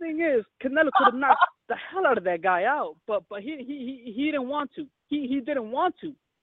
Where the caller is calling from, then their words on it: Chicago, Illinois, United States; I'm calling from Chicago.